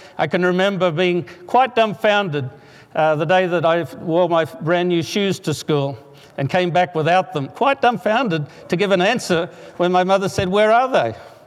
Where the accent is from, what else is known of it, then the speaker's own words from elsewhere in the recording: Sydney, New South Wales, Australia; when I was that preteen, actually only about 6, 7 years old, growing up in Sydney, Australia